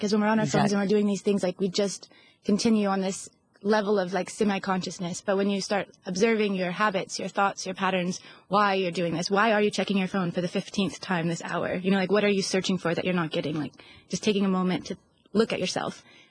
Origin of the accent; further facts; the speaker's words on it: United States; I'm from the U.S., and yeah, super excited to talk about mindfulness today.